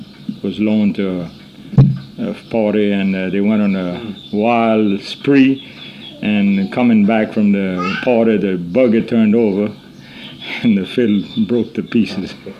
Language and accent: English; Eunice, Louisiana, United States; I was born in Eunice, and when I was a year old, Daddy started building his house before, mm-hmm. when I was a baby, and after I got to be a year old, the house was finished.